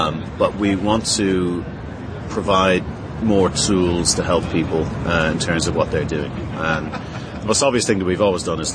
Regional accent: Ireland; I'm the marketing manager for Canonical. I'm Irish

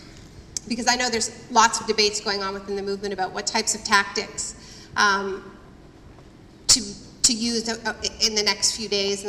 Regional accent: Canada; I feel as a Canadian that this needs to happen to my country.

